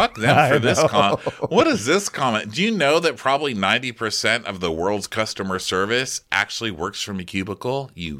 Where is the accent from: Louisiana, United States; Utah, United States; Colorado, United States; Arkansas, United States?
Utah, United States; Salt Lake City; I'm from Salt Lake City, okay? I know people here.